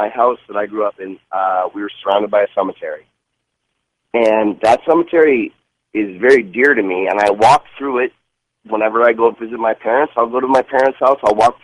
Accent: Dover, New Hampshire, United States; I just want to say, I grew up in Dover, New Hampshire. And this town was founded in 1623.

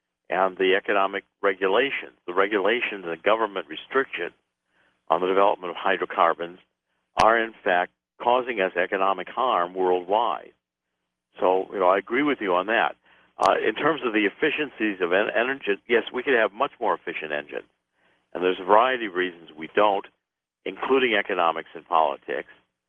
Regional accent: Ohio, United States; Well, first of all, I grew up in Ohio, so I understand what you're talking about.

